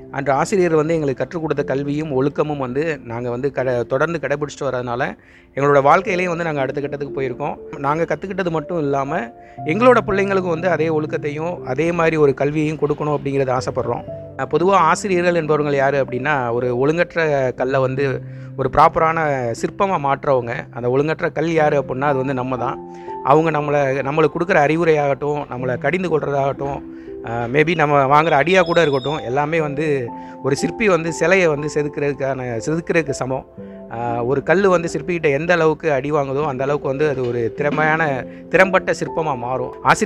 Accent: Pudukkottai, Tamil Nadu, India; நான் புதுக்கோட்டை மாவட்டத்தை சேர்ந்தவன் தான்.

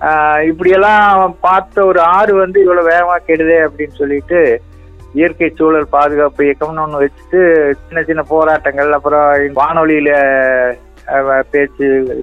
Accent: Varanavasi Palayam, Tamil Nadu, India; நான் வந்து திருப்பூர் பக்கம் வாரணவாசி பாளையம் அப்படிங்கிற ஊர்ல வச்சுட்டு வர்றேன். எங்களுக்கு பாரம்பரியாவே விவசாயம் தான் வைங்களேன்.

